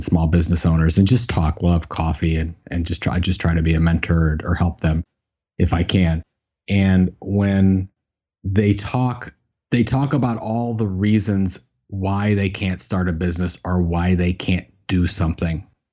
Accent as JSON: {"language": "English", "town": "Cleveland", "region": "Ohio", "country": "United States", "tie": "born or raised there", "said": "Cleveland, Ohio, and which is also my hometown"}